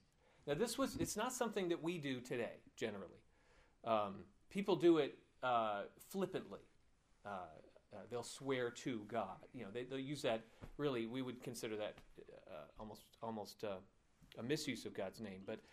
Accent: New England, United States; I mean, I grew up in New England

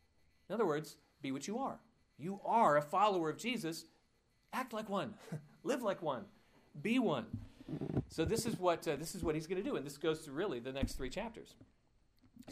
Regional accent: England, United Kingdom; and I can say this because I'm English

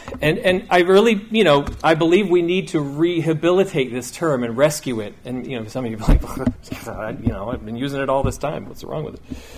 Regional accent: New England, United States; the churches, the actual churches that I grew up in New England were really not like this

